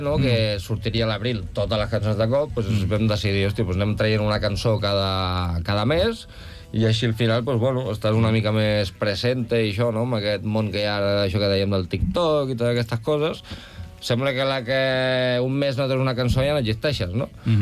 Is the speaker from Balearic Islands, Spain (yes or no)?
no; Catalonia, Spain; Hasta nosaltres som del Penedès